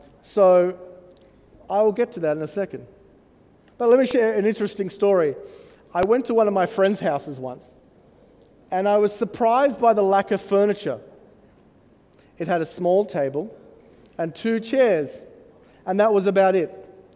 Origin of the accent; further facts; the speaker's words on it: Australia; It's Australia, we like tea, not as much as our British friends